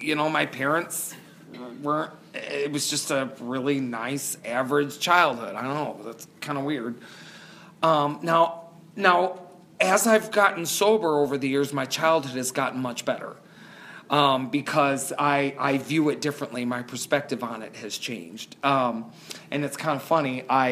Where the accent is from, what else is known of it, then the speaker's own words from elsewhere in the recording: Rockford, Illinois, United States; So I grew up in the Midwest in Rockford, Illinois, which is outside of Chicago.